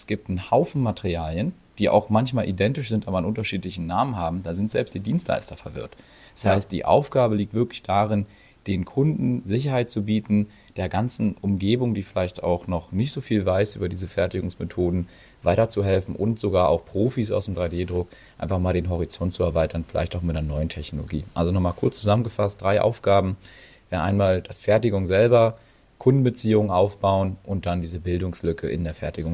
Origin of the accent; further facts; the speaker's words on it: Berlin, Germany; ich bin selber auch aus der Gegend von Berlin